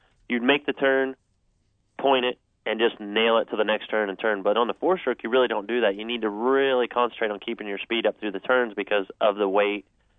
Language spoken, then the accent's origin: English; Ohio, United States; I'm from Ohio. I work at home.